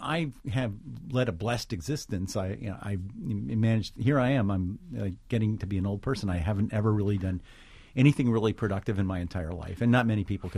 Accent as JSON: {"language": "English", "town": "Armonk", "region": "New York", "country": "United States", "tie": "born or raised there", "said": "I grew up in Armonk, New York, and I was born in 47, grew up there in the 50s and 60s."}